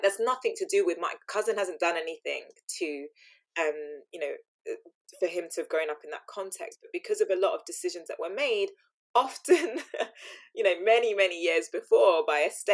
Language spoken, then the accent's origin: English; London, United Kingdom; growing up in East London